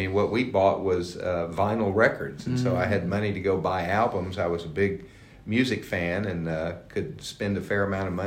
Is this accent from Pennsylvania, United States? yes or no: no; Houston, Texas, United States; Well, I'm from Houston, born and grew up here, Southeast Houston, went to Mount Carmel High School on the southeast side